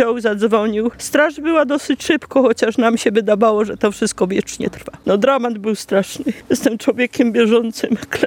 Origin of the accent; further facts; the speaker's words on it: Silesian Voivodeship, Poland; Jesteśmy ze Śląska i wzruszam się